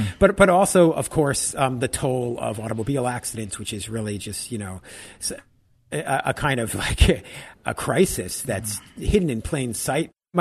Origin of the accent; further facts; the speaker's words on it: New York, United States; a city like New York, for instance, just to use the example of my hometown